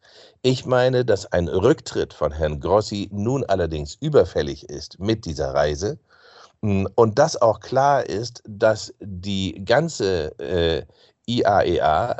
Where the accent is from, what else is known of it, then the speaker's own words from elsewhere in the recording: Germany; Und das sage ich als Deutscher, als Europäer